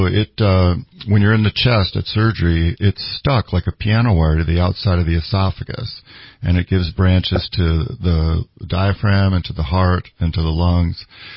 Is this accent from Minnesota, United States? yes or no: yes; Minnesota, United States; because I grew up in Minnesota, it's like if you're going to go sledding